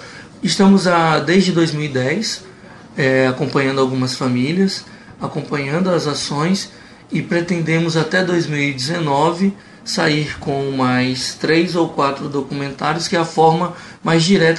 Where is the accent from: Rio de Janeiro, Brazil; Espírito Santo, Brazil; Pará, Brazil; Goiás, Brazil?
Pará, Brazil; Altamira; no meu caso, que sou de Altamira, criado, jogando bola, convivendo com muitos que foram...